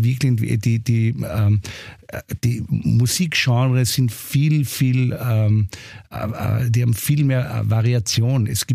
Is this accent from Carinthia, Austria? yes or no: yes; Carinthia, Austria; wir sind in Kärnten aufgewachsen in den 80er Jahren